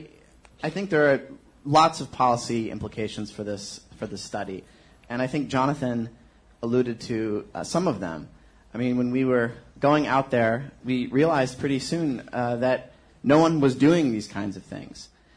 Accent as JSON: {"language": "English", "country": "United States", "said": "And I, as an American, was hit by a lot of confusion about U.S. policy, a lot of frustration."}